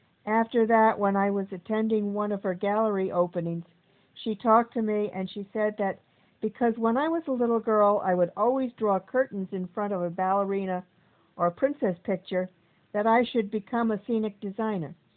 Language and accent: English; Port Washington, United States; I was born in Port Washington, and I grew up in Port Washington. It was still a small town when I was growing up.